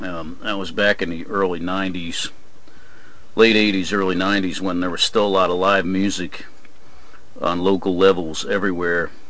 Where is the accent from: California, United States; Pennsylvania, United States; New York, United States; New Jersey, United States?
New Jersey, United States; got a few local scholarships in my hometown in New Jersey